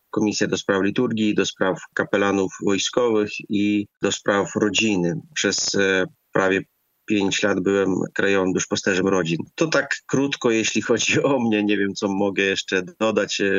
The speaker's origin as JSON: {"language": "Polish", "region": "Podolia", "country": "Ukraine", "said": "jestem kapłanem paulinem. Urodziłem się w Ukrainie na Podolu, jestem Ukraińcem, mam też polskie korzenie."}